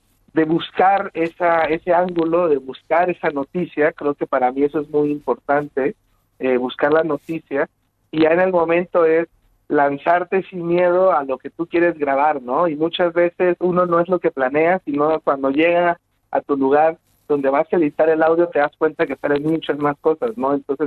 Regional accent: El Salvador; now in Mexico City, Mexico; yo soy salvadoreño, tengo más o menos 8 años de vivir en la Ciudad de México

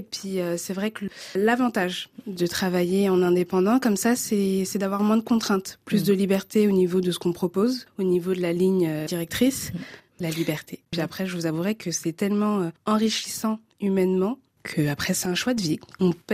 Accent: France; Après, j'ai grandi en France

